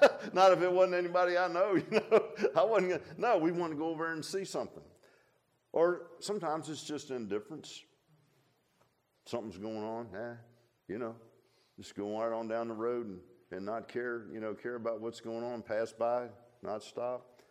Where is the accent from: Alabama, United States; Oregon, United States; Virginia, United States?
Virginia, United States; Virginia Beach; I grew up in Virginia Beach, and at that time, Virginia Beach was a sleepy little, you know, town compared to today. It was, you know, I'd never been in a big city. Moved up to Northern Virginia